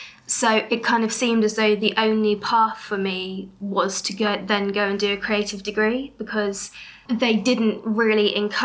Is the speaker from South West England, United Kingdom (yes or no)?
yes; Bournemouth, South West England, United Kingdom; also born or lived in London; Okay, well, I was born in London, but raised mostly in Bournemouth.